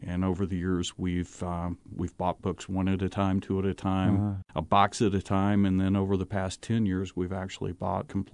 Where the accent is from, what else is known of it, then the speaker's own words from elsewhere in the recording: Tennessee, United States; Well, I grew up in Tennessee, near Memphis, Tennessee.